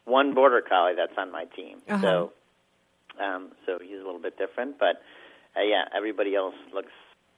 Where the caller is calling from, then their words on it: Jericho, Vermont, United States; I'm calling from Jericho, Vermont.